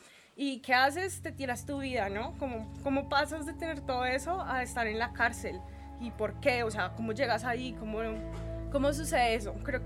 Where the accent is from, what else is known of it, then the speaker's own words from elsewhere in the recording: Bogotá, Colombia; Y es porque yo nací acá en Bogotá, soy de acá de Bogotá, mis papás sí son de la costa, pero yo toda la vida he vivido acá en Bogotá.